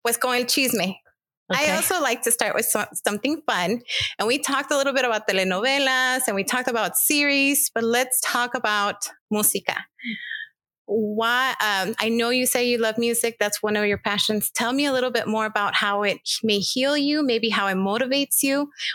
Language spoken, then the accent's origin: English; Inglewood, California, United States; I grew up in California, so Inglewood, and I grew up in a community where there's a large African-American or Black population.